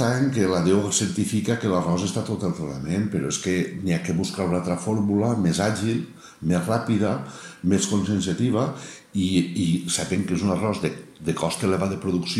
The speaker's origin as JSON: {"language": "Catalan", "town": "Pego", "region": "Valencian Community", "country": "Spain", "said": "som valencians, som de Levante, som pegolins, som alegantins, som espanyols"}